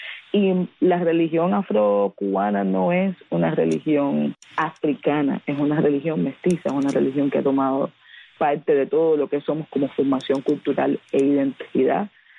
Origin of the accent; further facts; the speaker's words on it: Cuba; No luce como Cuba, y yo soy muy cubana, no me gusta Cuba, no me gusta el clima.